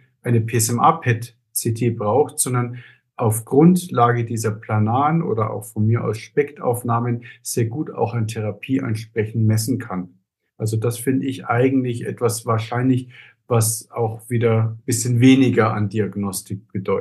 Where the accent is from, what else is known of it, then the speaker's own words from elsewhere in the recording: Bavaria, Germany; now in Hamburg, Germany; Ich bin übrigens nicht gebürtiger Hamburger, das wurde ich ja eingeführt, sondern komme ja auch aus Bayern, aus dem vom Chiemsee.